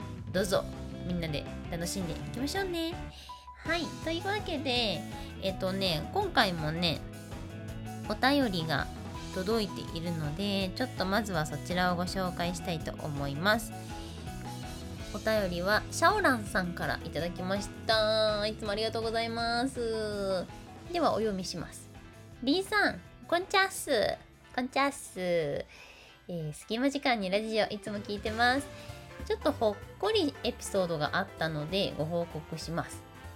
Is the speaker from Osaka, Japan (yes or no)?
yes; Osaka, Japan; 私大阪生まれ大阪育ちのはぐれ役者